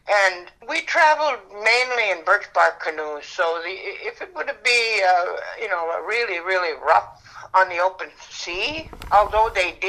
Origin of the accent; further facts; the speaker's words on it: New Brunswick, Canada; now in Fredericton, Canada; I'm Wollastook Awinil. I'm from the Wollastook River, but I live at Ekpahog, which is right in the area of Fredericton.